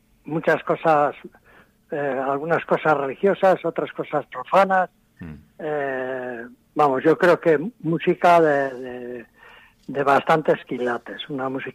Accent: Hondarribia, Basque Country, Spain; yo es que soy de aquí, de Hondarribi

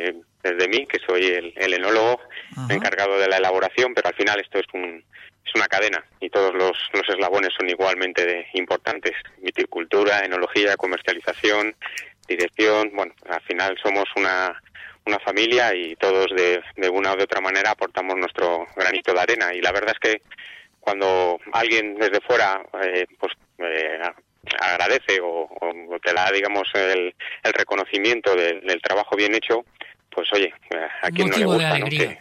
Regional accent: Madrid, Community of Madrid, Spain; born there; yo de nacimiento soy de Madrid, pero bueno, la verdad es que mi vida por mi digamos por mi condición laboral de enólogo, pues que reparte mucho sobre la geografía española.

